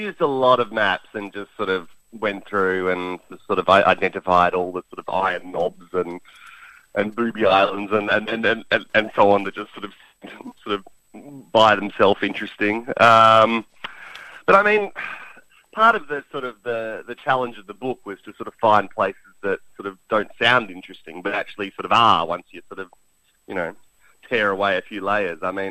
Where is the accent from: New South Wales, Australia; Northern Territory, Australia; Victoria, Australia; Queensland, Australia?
Victoria, Australia; Melbourne; I'm from Melbourne